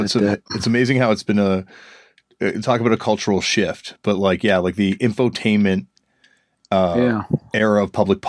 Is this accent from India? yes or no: no; Canada; Yeah, no, even like I'm from Canada and where we are, it's